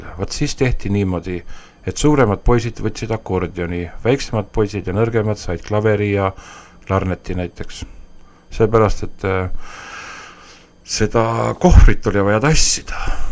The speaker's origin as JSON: {"language": "Estonian", "region": "Järva County", "country": "Estonia", "tie": "born or raised there", "said": "siis olen tagasi tulnud , nii et tegelikult ma olen ikka põline järvakas ."}